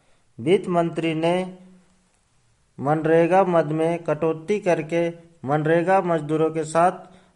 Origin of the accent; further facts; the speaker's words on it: Mungo, Jharkhand, India; मैं ग्राम मुंगो पंचायत चपरी प्रखंड नवाडी का स्थानीय निवासी हूँ।